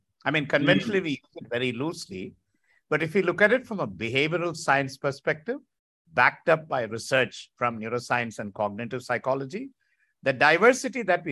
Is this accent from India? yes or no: yes; India; I might live in Dubai or you might live in London, but at root, at heart, we are Indian.